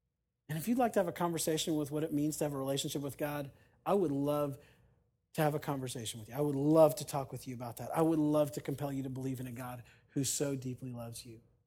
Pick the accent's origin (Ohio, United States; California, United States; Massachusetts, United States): Ohio, United States; Youngstown; Chuck was an IRS agent at my home church, Youngstown Baptist, growing up in Ohio.